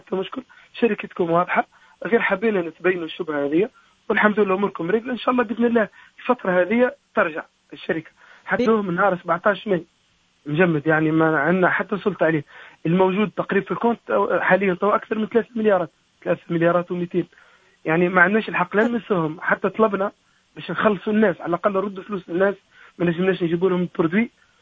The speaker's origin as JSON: {"language": "Arabic", "country": "Tunisia"}